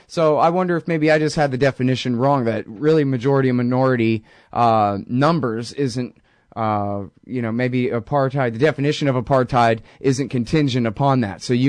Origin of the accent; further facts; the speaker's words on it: Texas, United States; I'm from Texas